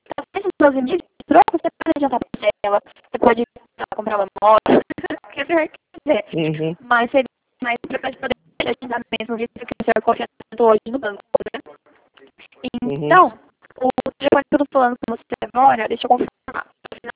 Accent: Bauru, São Paulo, Brazil; Não, na verdade eu sou de Bauru, né?

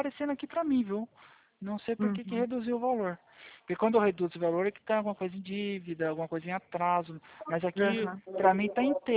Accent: Atibaia, São Paulo, Brazil; Eu sou aqui de Atibaia

